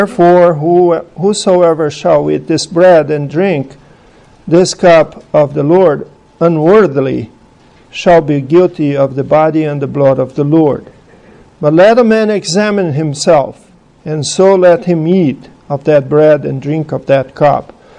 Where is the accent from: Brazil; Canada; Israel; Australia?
Brazil; English is a second language; I'm from Brazil. I come here once a year sometimes, maybe even not that much